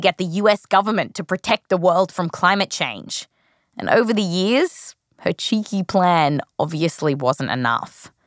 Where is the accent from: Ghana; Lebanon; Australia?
Australia; I come from Australia. Like, I'm not squeamish about spiders